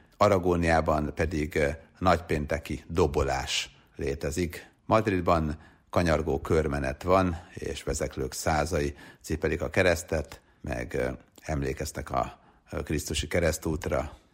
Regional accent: Sopron, Győr-Moson-Sopron, Hungary; én ugye Sopron környékén nevelkedtem, Győr-Moson-Sopron megyében, anyukám győri volt, de aztán Sopronba költöztek

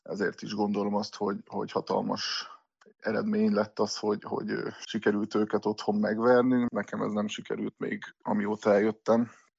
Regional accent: Orosháza, Békés, Hungary; born there; Én orosházi születésű vagyok, és a szülővárosomban fogok visszatérni edzősködni, ahol a kézilabdát is kezdtem

